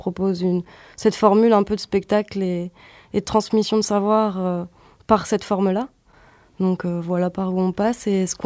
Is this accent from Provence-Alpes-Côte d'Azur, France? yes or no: no; Lille, Hauts-de-France, France; je viens du nord, de Lille, et on est encore étudiante